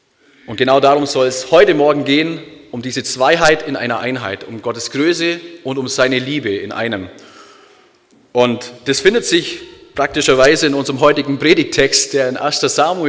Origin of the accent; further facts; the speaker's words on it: Bavaria, Germany; now in Tübingen, Germany; in Tübingen studieren und wohnen. Im wunderschönen kleinen Städtchen Tübingen, muss ich dazu sagen. Und als waschechter Allgäuer hat man da schon seine liebe Not damit, weil im Winter hat es einfach keinen Schnee.